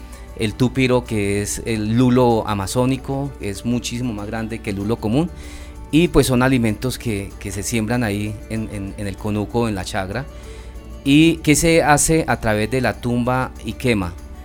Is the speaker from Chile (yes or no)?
no; Guainía, Colombia; yo vengo del departamento del Guainía, que es uno de los departamentos que hacen parte de la cuenca amazónica colombiana.